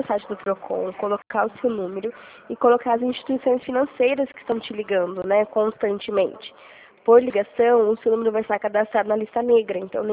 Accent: Santa Bárbara d'Oeste, São Paulo, Brazil; Eu sou de Santa Bárbara do Oeste.

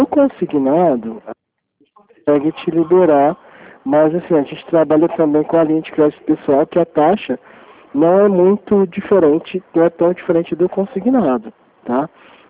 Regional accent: Franca, São Paulo, Brazil; Eu também sou daqui de Franca, tá, Elaine?

